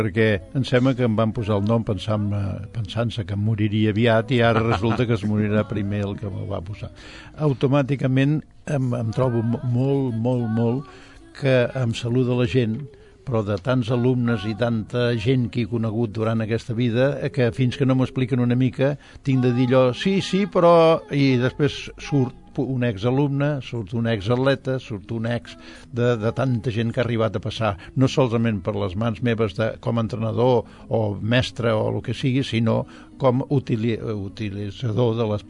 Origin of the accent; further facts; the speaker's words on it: Sabadell, Catalonia, Spain; born there; Jo vaig néixer aquí a Sabadell, sí, l'any 33, vol dir que ja en tinc bastants